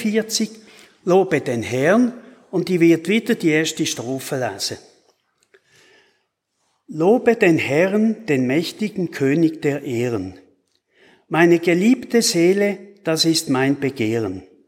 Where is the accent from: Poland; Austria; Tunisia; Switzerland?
Switzerland; Basel, Basel-Stadt; now in Wattenwil, Switzerland; bin ich in Basel geboren und aufgewachsen. Obwohl ich schon seit 25 Jahren hier in Wattenwil wohne, habe ich das Berndeutsch einfach nicht angenommen.